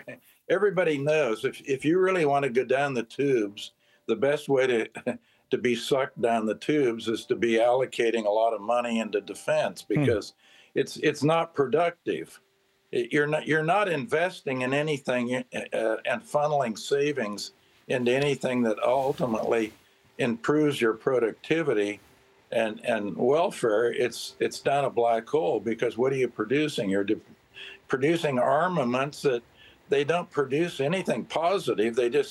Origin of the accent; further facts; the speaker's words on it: Georgia, United States; Every time I would go to the Republic of Georgia, I always tell them I'm from Georgia